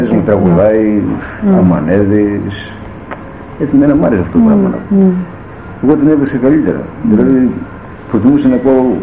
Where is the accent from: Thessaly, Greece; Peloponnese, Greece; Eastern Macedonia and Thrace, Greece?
Eastern Macedonia and Thrace, Greece; εγώ είμαι Θρακιώτης, δεν πω. Αλλά το χωριό μου είναι μισό και μισό, Θρακιώτης ή Μικρασιάτης.